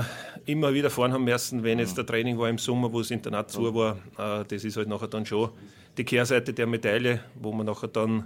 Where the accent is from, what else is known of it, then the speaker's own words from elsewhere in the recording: Alt-Ruppersdorf, Lower Austria, Austria; Genau, also Bezirk Mistelbach, aber aufgewachsen in der Nähe von Landerteier, ganz ein kleiner Ort, Alt-Ruppersdorf.